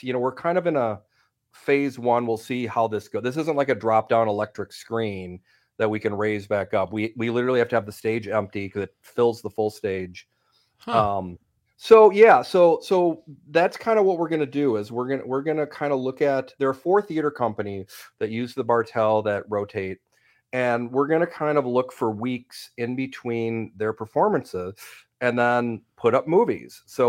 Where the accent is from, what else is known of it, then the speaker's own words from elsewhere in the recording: Madison, Wisconsin, United States; I growing up in Madison, I saw Raiders of the Lost Ark, E.T.